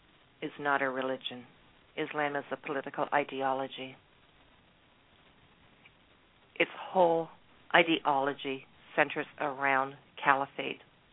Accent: Canada; as a Canadian, I'm up here in Canada watching this. I'm up here.

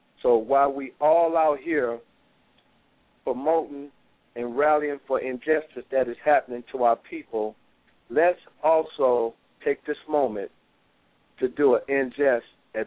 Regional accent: Detroit, Michigan, United States; just last week, a young baby got killed in Detroit, Michigan, in my hometown.

